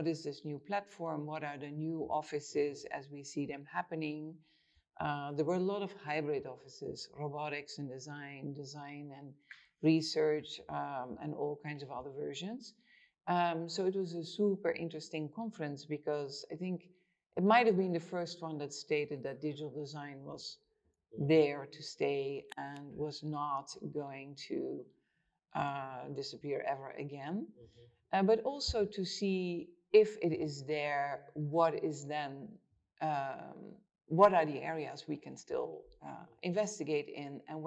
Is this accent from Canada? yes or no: no; Netherlands; English is a second language; moved away as an adult; now in United States; I'm originally from Holland, so I'm Dutch. Came to the US in 1990 to study at Columbia University.